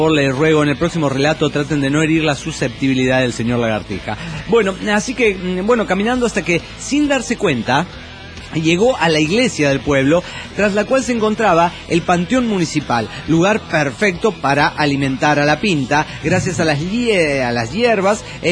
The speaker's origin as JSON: {"language": "Spanish", "region": "Santa Fe", "country": "Argentina", "said": "de Santa Fe, de Argentina."}